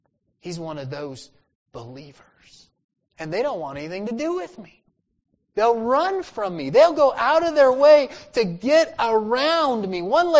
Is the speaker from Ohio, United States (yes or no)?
no; Idaho, United States; I remember as a child growing up in Idaho, a mouse had gotten down in our heat duct and died